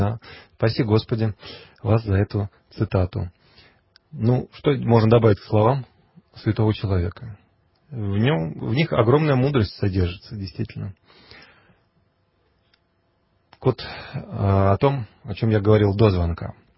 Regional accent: Kursk Oblast, Russia; При том, что и то, и другое – это бывшая Курская губерния, и то, и другое – моя малая родина

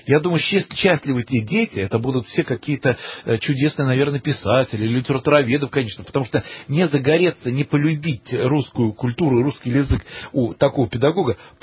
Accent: Odesa, Odesa Oblast, Ukraine; я сам вырос в Одессе, на Украине, закончил Одесский университет.

